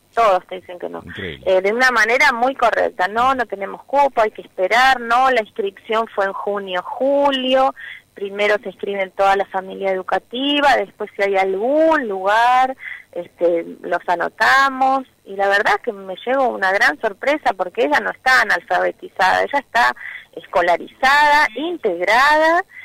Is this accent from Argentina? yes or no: yes; Buenos Aires, Argentina; born there; Yo nací en Buenos Aires, vine a casarme acá.